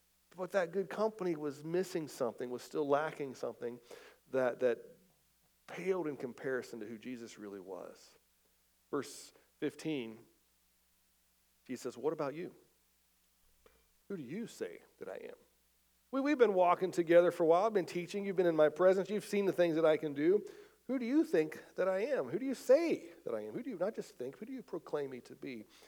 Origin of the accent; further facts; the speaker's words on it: West Virginia, United States; I grew up in West Virginia, so we were West Virginia Mountaineer fans